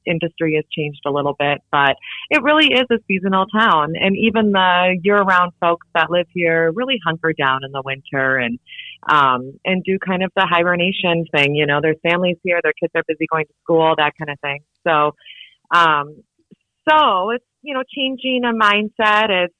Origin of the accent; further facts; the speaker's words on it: Midwest, United States; also born or lived in Anchorage; now in Seward, United States; Well, I was born in Anchorage back in the 70s, and then I grew up in the Midwest.